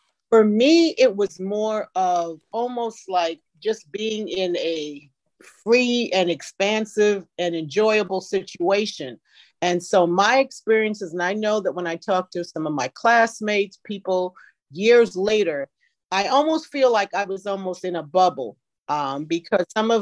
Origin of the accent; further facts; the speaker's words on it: New York, United States; And because I was from New York, I was not used to speaking to people in the street.